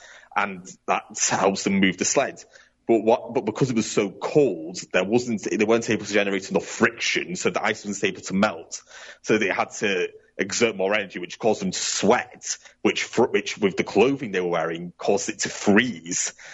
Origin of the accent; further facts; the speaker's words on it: United Kingdom; even for me as a Brit, it does feel a bit jarring